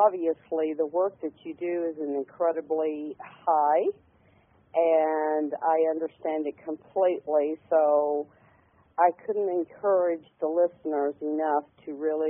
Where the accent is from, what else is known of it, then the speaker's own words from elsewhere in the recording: Hawaii, United States; accent: southern drawl; now in Phoenix, United States; Well, I'm actually in Arizona. I'm originally from Hawaii, but I have a southern drawl.